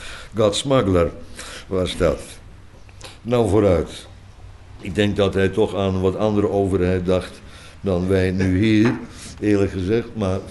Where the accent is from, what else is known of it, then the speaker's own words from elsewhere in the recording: Netherlands; want dan zijn wij Nederlanders... niet altijd toebereid geweest. Vroeger hebben wij 80 jaar gevochten